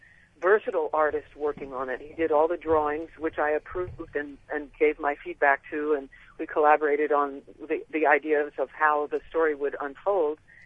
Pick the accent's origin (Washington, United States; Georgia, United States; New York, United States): New York, United States; Well, I'm from New York. I'm from New York.